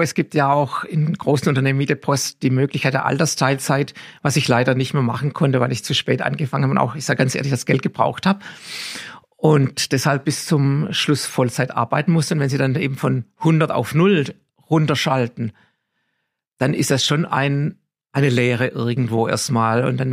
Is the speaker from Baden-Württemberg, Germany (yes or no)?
yes; Baden-Württemberg, Germany; ich komme aus Baden-Württemberg, ich bin Württemberger, bin natürlich auch nicht unbedingt die rheinische Frohnatur.